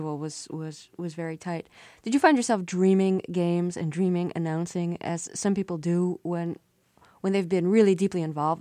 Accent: Brooklyn, New York, United States; and I grew up in Brooklyn while you were

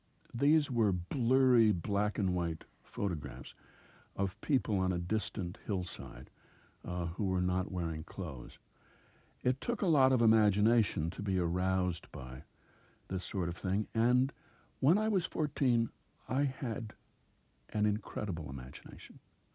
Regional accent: Minnesota, United States; Perhaps because I'm from Minnesota and grew up in a small town, this this Philadelphia sophisticate believes that I'm not capable of having had these feelings.

